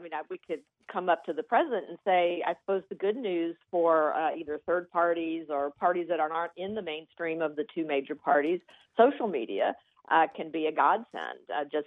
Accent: Kentucky, United States; I grew up in Kentucky, and it is a closed primary state.

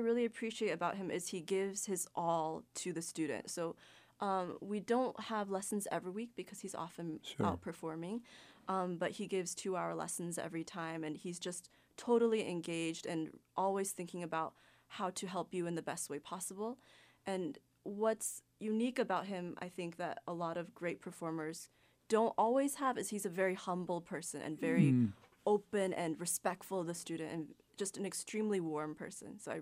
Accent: Portland, Oregon, United States; also born or lived in Seattle; I'm originally like a Pacific Northwest kind of girl because I grew up in Portland and Seattle.

